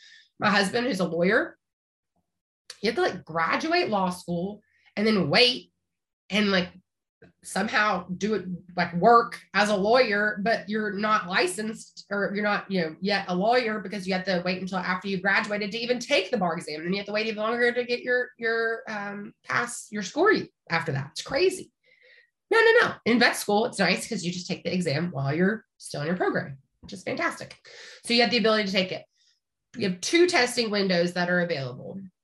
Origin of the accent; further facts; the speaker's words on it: United States; I always feel so fancy whenever I say province as an American.